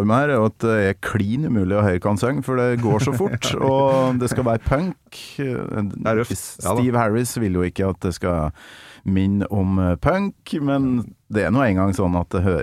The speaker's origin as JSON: {"language": "Norwegian", "region": "Trøndelag", "country": "Norway", "said": "der jeg kommer fra utenfor Rørvik i Nord-Trøndelag"}